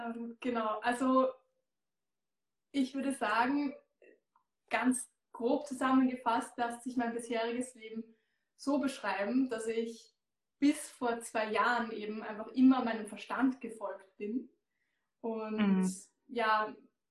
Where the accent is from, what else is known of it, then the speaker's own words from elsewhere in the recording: Austria; Ich komme aus Österreich, wie man hört.